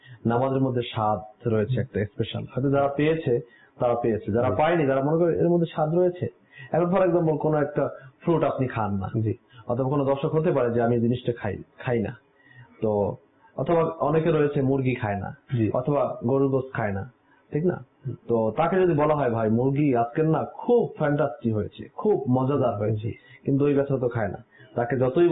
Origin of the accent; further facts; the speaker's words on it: Barisal, Barisal Division, Bangladesh; আমার বাড়ি যেহেতু বরিশাল, আমি ওই হিসাবে আপনাকে সদর ঘাটের কথাই একটু এক্সপিরিয়েন্স বলতে চাই।